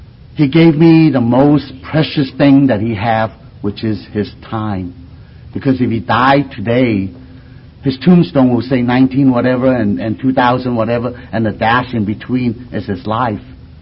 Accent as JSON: {"language": "English", "region": "California", "country": "United States", "said": "I'm from Southern California."}